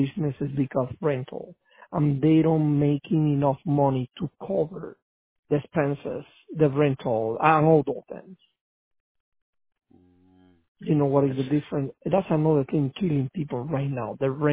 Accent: Cuba; moved away; since I came from Cuba back in 1985

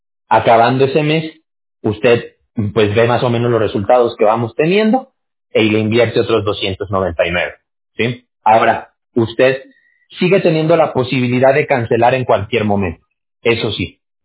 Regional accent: Mexico; Yo soy de México, yo soy mexicano.

